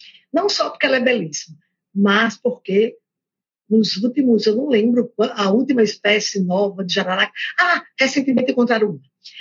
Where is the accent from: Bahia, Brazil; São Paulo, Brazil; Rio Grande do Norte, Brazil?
Rio Grande do Norte, Brazil; depois eu resolvi voltar para minha terra, minha casa, que é no Rio Grande do Norte